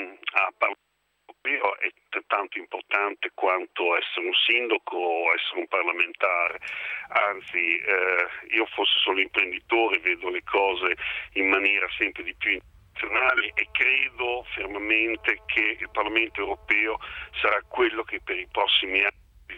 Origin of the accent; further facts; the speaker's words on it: Bologna, Emilia-Romagna, Italy; Io sono di Bologna